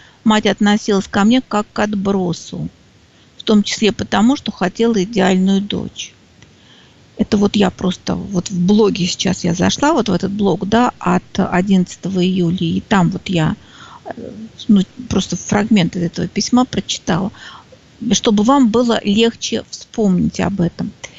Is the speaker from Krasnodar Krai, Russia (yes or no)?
yes; Krasnodar Krai, Russia; now in Moscow, Russia; я выросла на Кубани, но, видимо, вот потом приехала в Москву и живет в Москве.